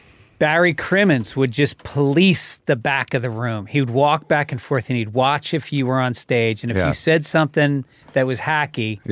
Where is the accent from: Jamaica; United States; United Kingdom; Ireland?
Ireland; It's the first time I experienced real racism as an Irish guy before.